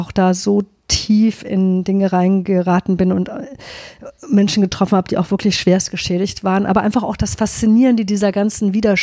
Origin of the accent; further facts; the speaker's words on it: Germany; so als Deutsche müssen wir uns auch diese Städte mal angucken